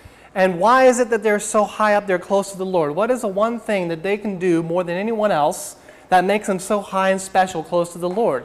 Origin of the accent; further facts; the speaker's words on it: Ivyland, Pennsylvania, United States; I'm from Ivyland, and this is my first time here at Jacobs Creek